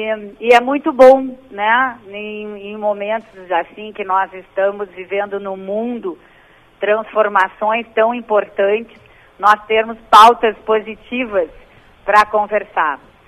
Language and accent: Portuguese; Camaquã, Rio Grande do Sul, Brazil; born there; now in Porto Alegre, Brazil; Eu vim e morei em Porto Alegre, eu nasci em Camaquã e vim morar aqui em Porto Alegre quando eu tinha 18 anos.